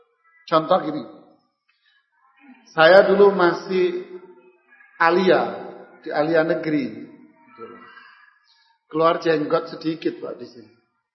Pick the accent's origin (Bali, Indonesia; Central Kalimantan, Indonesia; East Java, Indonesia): East Java, Indonesia; pakai orang kita Jawa Timuran ya